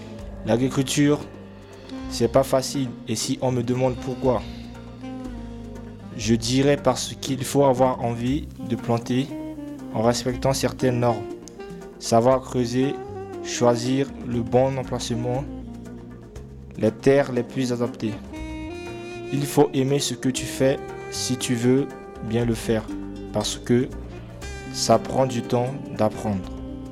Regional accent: Central African Republic; j'ai grandi en Centrafrique pendant 17 ans.

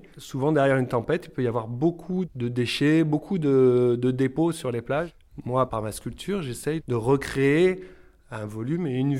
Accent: Palavas-les-Flots, Occitanie, France; Moi, je suis de Palavas.

